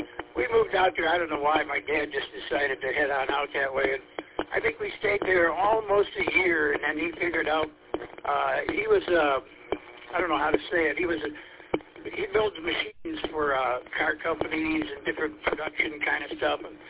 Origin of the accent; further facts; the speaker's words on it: Roseville, United States; I grew up in Roseville. And then we kind of sold the place and headed to California, and then found out it wasn't our cup of tea there, and headed back to Roseville